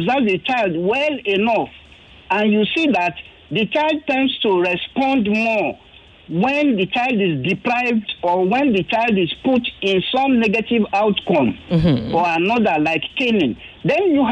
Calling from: Badagry, Lagos, Nigeria; I'm calling you from Badagry.

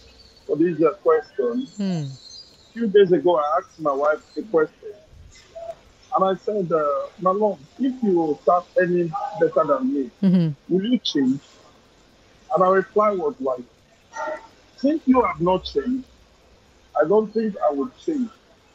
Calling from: Italy; Yeah, I'm calling from Italy.

